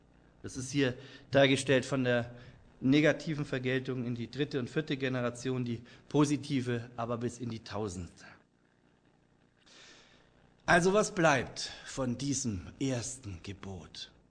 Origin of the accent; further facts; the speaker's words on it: Bavaria, Germany; In Franken, wo ich herkomme, gibt es einen schönen Ausdruck, der heißt Allmächt.